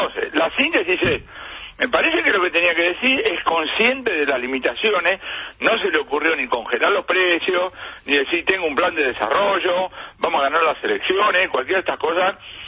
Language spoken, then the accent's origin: Spanish; Argentina; que somos los argentinos